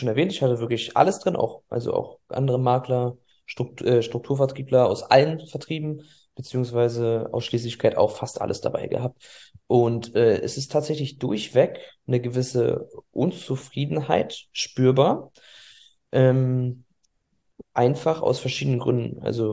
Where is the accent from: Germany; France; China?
Germany; Magdeburg, Saxony-Anhalt; ich spreche jetzt mal hier für uns, für den Osten, ich komme aus Magdeburg